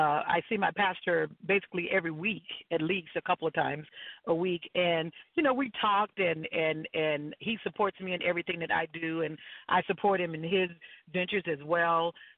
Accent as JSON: {"language": "English", "region": "the South", "country": "United States", "said": "We're from the South, so, you know, we were, you know, made to go to church, Sunday school every Sunday. And then when I came out here, I became a member of the choir."}